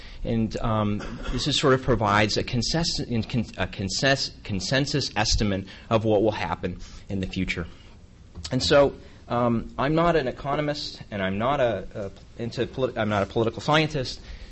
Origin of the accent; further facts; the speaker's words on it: Iowa, United States; So I'm from Iowa, and Iowa is famous for probably lots of things